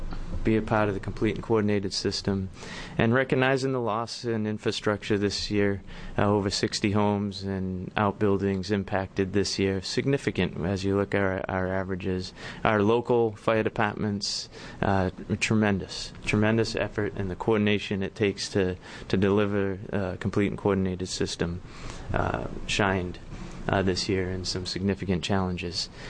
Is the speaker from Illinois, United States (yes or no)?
no; East Boston, Massachusetts, United States; accent: Bay State; East Boston, sir.